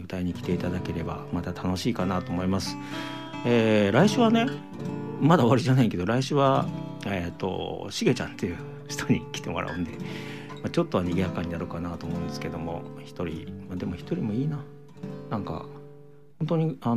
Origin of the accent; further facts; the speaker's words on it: Nara, Japan; 僕はまあ、奈良県生まれの奈良育ちなんですけど